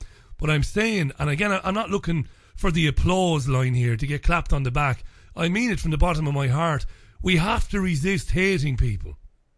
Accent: Ireland; Now, I'm an Irish guy who's travelled all over the world.

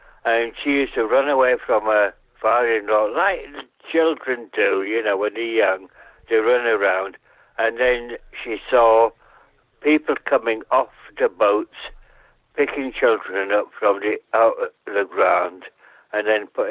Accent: London, United Kingdom; and I'm from London, Muswell Hill.

